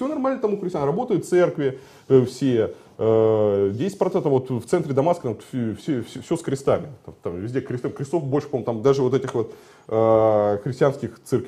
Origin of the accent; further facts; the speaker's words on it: Russia; Я говорю, из России.